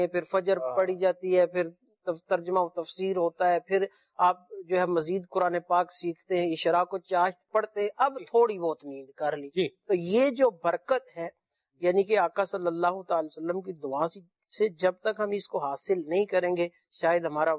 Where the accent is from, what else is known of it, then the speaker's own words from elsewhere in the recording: Punjab, Pakistan; کیونکہ میرا تعلق بھی پنجاب سے ہے